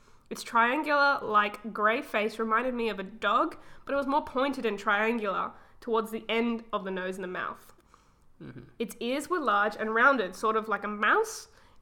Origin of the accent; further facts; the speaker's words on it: Australia; I'm Australian, like, we're Australian